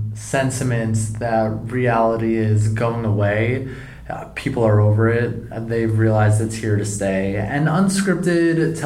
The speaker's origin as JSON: {"language": "English", "region": "New Jersey", "country": "United States", "tie": "born or raised there", "also_born_or_lived": "Boston / New York", "lives_now": "Los Angeles, United States", "said": "I wanted a more interesting life story than to say I grew up in Jersey, went to college in Boston, and then just lived in New York."}